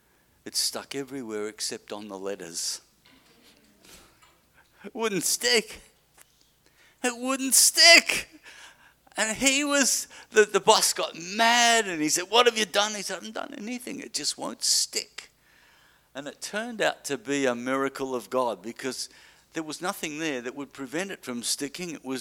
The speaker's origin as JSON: {"language": "English", "country": "Australia", "said": "like I'm an Australian. I live in Australia, so I'm an Australian."}